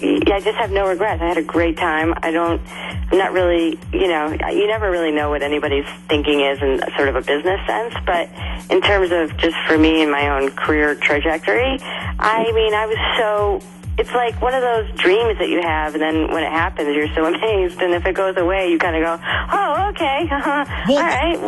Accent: Syracuse, New York, United States; I'm not just from Central New York. I'm from Syracuse.

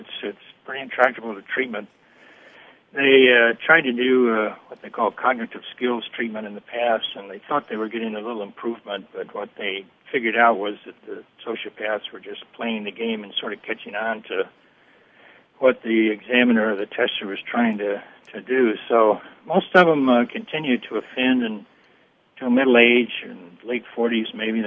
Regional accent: East Lansing, Michigan, United States; I grew up in East Lansing and went to school in Lansing there, so I listen to your radio station all the time.

